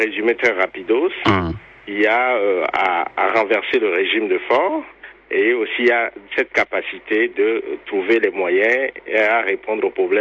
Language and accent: French; Togo; je suis togolais, je porte en moi toutes les langues du Togo